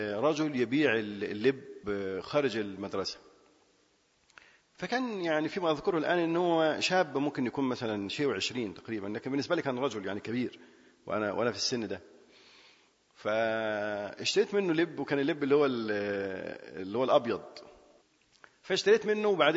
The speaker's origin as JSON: {"language": "Arabic", "town": "Aswan", "region": "Aswan Governorate", "country": "Egypt", "tie": "born or raised there", "said": "كنت في أسوان، كنت يعني وأنا طفل كنت في أسوان."}